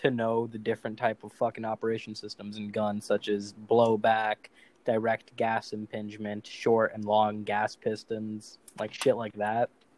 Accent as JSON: {"language": "English", "country": "Canada", "said": "As a Canadian who has, you know, not really had the chance to experience gun life"}